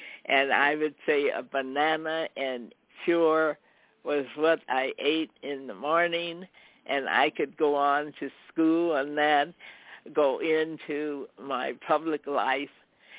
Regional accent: Los Angeles, California, United States; So I grew up in Los Angeles. I worked in Hollywood, and I would see students coming and going from Hollywood High School, and I ended up working, as I said, in Hollywood, and I still live in the area.

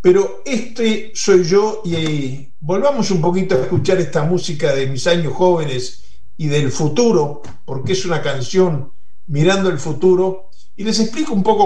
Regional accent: Uruguay; represento a todos los uruguayos, en un país como Argentina, con una colonia tan grande.

